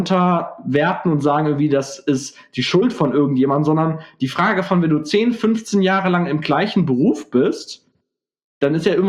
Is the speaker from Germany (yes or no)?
yes; Gelsenkirchen, North Rhine-Westphalia, Germany; ich bin ja aus Gelsenkirchen